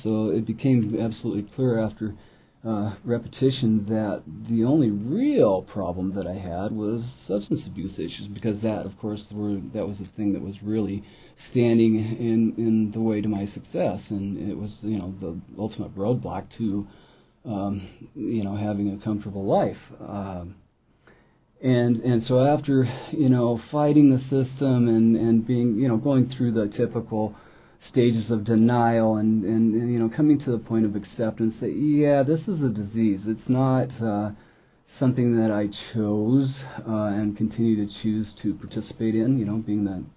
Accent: Douglas, Alaska, United States; having grown up at the cultural low point of civilization, I believe that was the 70s growing up in Douglas, I kind of the Alaska lifestyle was work hard, play hard

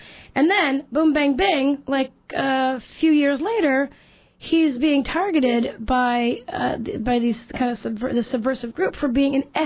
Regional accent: Detroit, Michigan, United States; It's not because I'm from Detroit.

